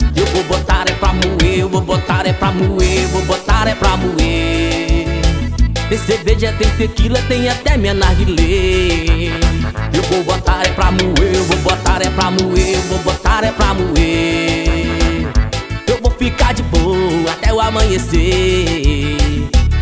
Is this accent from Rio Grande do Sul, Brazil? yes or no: no; Canápolis, Bahia, Brazil; Alô, minha Bahia, Canápolis, Bahia aí, ó. Minha terra natal.